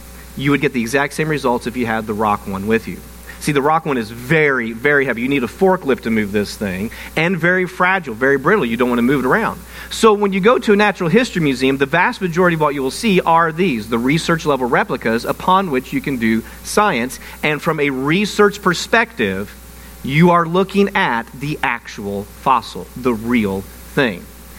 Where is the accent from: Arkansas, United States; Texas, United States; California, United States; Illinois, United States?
Illinois, United States; now in Oklahoma, United States; I'm from southeastern Illinois, but I live in Oklahoma. I just can't get Lawrence County out of my system, all right? This is my home